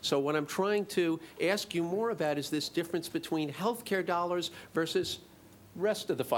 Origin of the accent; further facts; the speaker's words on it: New York, United States; I'm from New York.